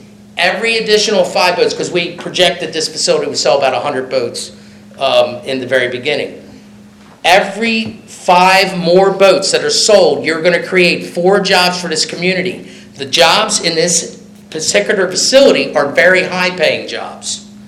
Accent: United States; I do have Sussex County roots. I grew up in Lindley Trailer Park back in the 70s.

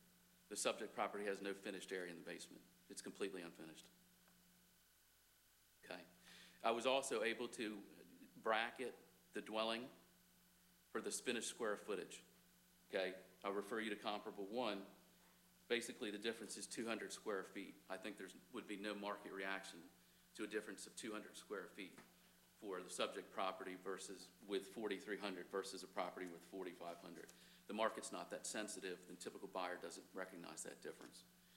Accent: Seaford, United States; I'm born and raised in Seaford for 3 generations.

